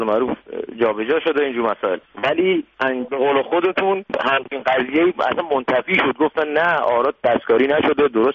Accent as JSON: {"language": "Persian", "country": "Iran"}